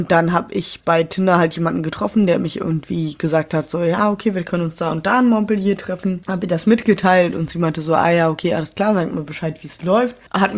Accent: Berlin, Germany; aber ich bin ja Berlinerin, ist mir doch egal, da trinken wir halt ein Bier in der Bahn.

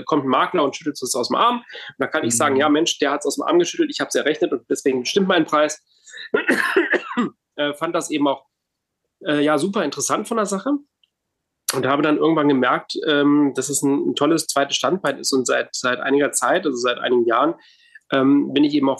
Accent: Hanover, Lower Saxony, Germany; ich komme aus Hannover, bin 45 Jahre alt

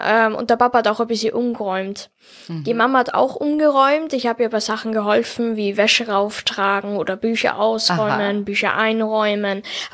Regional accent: Salzburg, Austria; Ich komme aus Salzburg. Ich bin 11 Jahre alt

